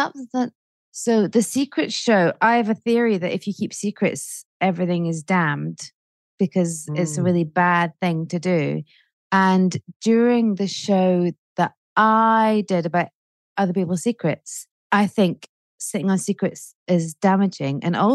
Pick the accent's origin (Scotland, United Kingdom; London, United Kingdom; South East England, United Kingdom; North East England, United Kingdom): Scotland, United Kingdom; Edinburgh; I grew up in Edinburgh. My first Edinburgh Festival was when I was 10. So 1983.